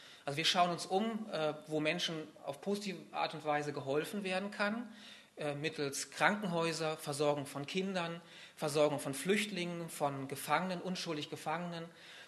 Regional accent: Waldeck, Hesse, Germany; moved away as an adult; Ich bin 43 Jahre alt, bin aufgewachsen in Walleck am Edersee im Nordhessischen. Eine wunderschöne Gegend übrigens.

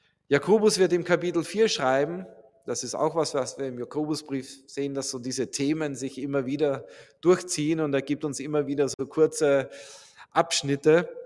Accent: Austria; Ich bin Österreicher, Entschuldigung.

